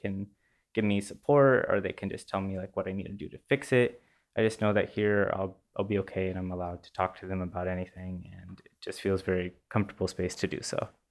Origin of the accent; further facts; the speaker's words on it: Ukiah, California, United States; I'm from Ukiah, which is 2 hours north of San Francisco. For me, coming from Ukiah, Davis felt very big. I am mixed of Latino and Native descent.